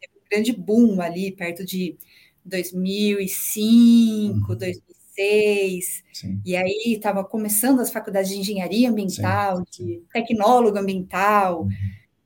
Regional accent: Santo André, São Paulo, Brazil; Bom, eu nasci e cresci em Santo André, região do Grande ABC, aqui de São Paulo.

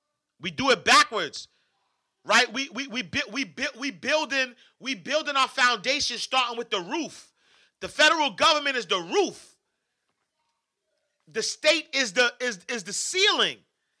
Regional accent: Harlem, New York, United States; when I grew up in Harlem, I never had a great interaction with police officers.

